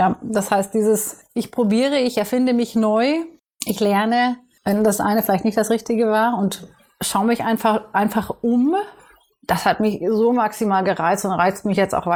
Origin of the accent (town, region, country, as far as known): East Germany, Germany; born or raised there; now in United States